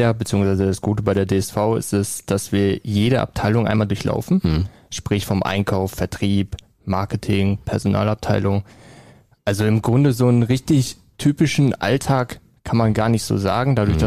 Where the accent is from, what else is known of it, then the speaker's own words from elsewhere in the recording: Geseke, North Rhine-Westphalia, Germany; Ja, ich komme aus Geseke. Das ist circa 15 Minuten von hier entfernt.